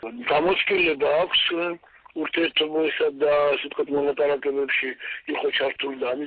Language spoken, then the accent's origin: Georgian; Tskhinvali, Shida Kartli, Georgia; მე თვითონ პირადად ცხინვალელი ვარ და ქონია ურთიერთობა ერთ ქალაქში ვიზდებოდით